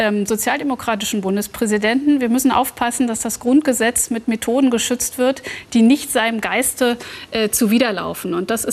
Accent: Germany; Ich bin als Kind in der DDR aufgewachsen, da war wirklich Militarismus.

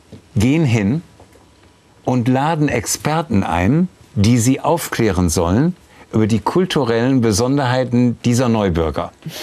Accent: Essen, North Rhine-Westphalia, Germany; Meine Heimat ist Essen. Ich bin Essener.

